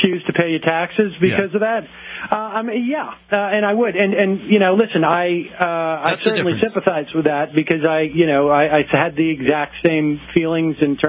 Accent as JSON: {"language": "English", "town": "Worcester", "region": "Massachusetts", "country": "United States", "tie": "born or raised there", "said": "I grew up in Worcester, so I know how things how late things can show up in certain areas of the country."}